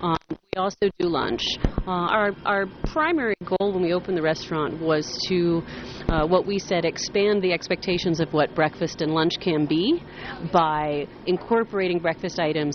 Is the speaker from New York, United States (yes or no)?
yes; New York City, New York, United States; also born or lived in California; now in Lake Placid, United States; Well, I grew up in New York City.